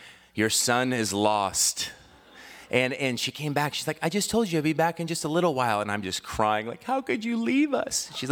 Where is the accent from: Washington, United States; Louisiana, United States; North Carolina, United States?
Washington, United States; Longview; I grew up in Longview, Kelso, Washington. You know where that is? It's amazing. It is the center of the universe.